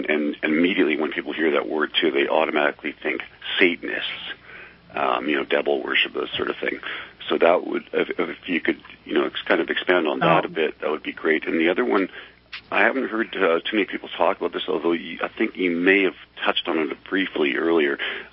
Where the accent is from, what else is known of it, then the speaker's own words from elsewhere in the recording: Canada; also born or lived in Germany; I am German myself, although I don't have an accent. I am born and raised in Canada, but definitely I am German and lived in Germany for 10 years and speak the language fluently as well.